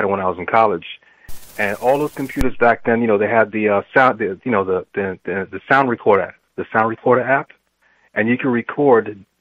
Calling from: New York City, New York, United States; I'm calling from the Bronx, Parkchester.

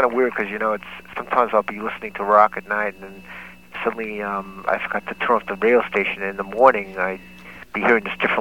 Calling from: Brooklyn, New York, United States; Corner from Brooklyn.

